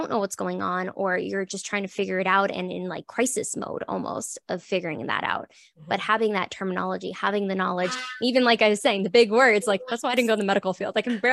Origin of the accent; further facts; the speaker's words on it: Florida, United States; I mean, I grew up in Florida too. Hurricanes happen a lot.